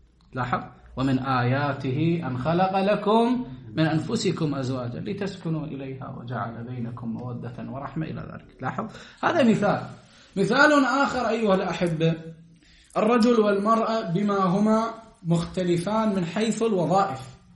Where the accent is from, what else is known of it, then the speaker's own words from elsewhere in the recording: Iraq; بلدنا العراق بلد منهار